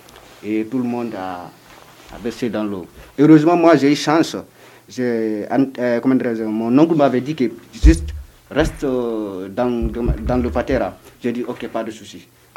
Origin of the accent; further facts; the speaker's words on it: Soma, Gambia; Spanish is a second language; moved away; also born or lived in Italy; Yo soy de Gambia y mi pueblo se llama Soma. Yo vengo en Europa en años 2015 y con mi tío